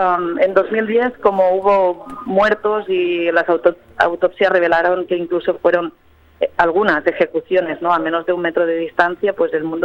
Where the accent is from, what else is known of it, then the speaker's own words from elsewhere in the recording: Barcelona, Catalonia, Spain; yo soy de Barcelona, de Cataluña